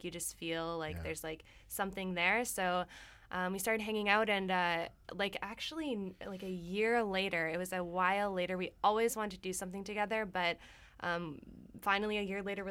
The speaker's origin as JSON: {"language": "English", "town": "Vancouver", "region": "British Columbia", "country": "Canada", "lives_now": "Montreal, Canada", "said": "I moved there 3 years ago. From Vancouver."}